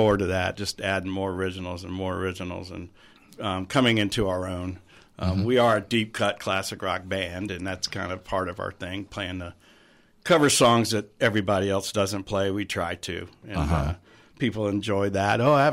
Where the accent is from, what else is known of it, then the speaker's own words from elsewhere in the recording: Virginia Beach, Virginia, United States; also born or lived in Philadelphia; I'm from Virginia Beach.